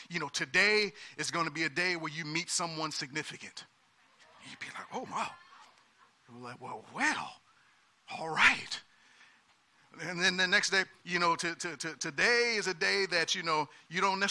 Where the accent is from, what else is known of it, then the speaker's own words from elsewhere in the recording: Detroit, Michigan, United States; I'm from Detroit, so I was reading the Detroit Free Press or the Detroit News.